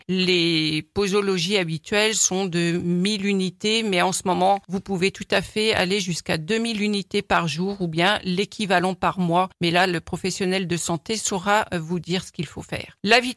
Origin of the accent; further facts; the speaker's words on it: Normandy, France; Alors moi, je suis normande